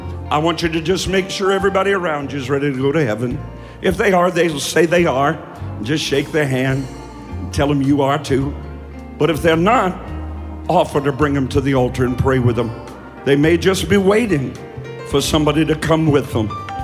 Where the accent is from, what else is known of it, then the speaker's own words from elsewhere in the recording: Kentucky, United States; I'm from Kentucky.